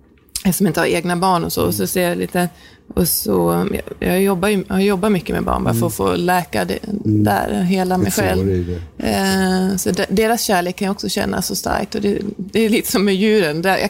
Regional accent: Norrland, Sweden; Och så skyller jag alltid på att jag är norrlänning.

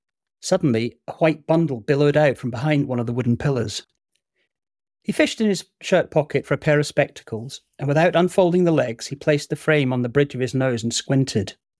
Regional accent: Hong Kong; also born or lived in Singapore; I grew up in the Far East. I lived in the Far East till I was 21, first in Hong Kong and then in Singapore.

